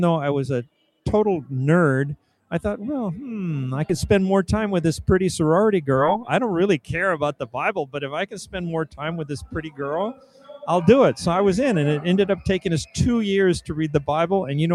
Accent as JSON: {"language": "English", "town": "Los Angeles", "region": "California", "country": "United States", "tie": "born there", "said": "I was born in East L.A."}